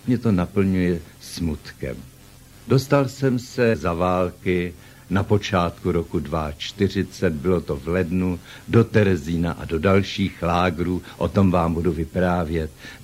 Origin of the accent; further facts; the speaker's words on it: Plzeň, Plzeň Region, Czechia; Narodil jsem se v Plzni v roce 24 ve Veleslavínově ulici 23, na rohu Dominikánské také, přesně to byl rohový dům